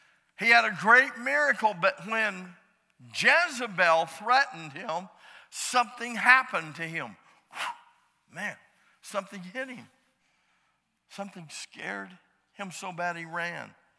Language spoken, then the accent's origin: English; United States; I'm not going to stop and think about what I'm going to say because I'm an American